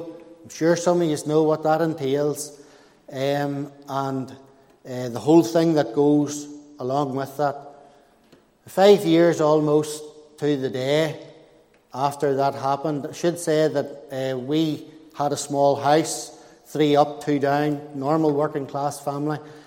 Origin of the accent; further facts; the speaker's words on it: Portadown, Northern Ireland, United Kingdom; I grew up in Portadown, like I say. Portadown's a bit of a troubled place.